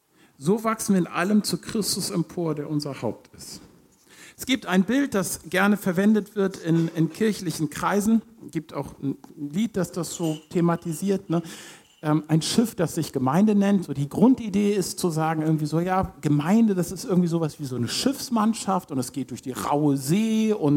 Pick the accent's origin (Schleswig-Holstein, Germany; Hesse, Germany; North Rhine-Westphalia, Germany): Schleswig-Holstein, Germany; Ich komme aus Nordfriesland, da wo die Bäume so wachsen, damit sie es schaffen.